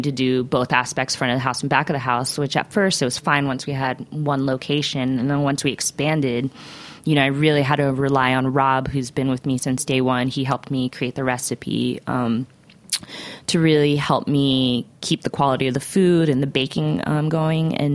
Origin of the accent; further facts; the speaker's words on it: Florida, United States; Then I just grew up in Florida, had a good life.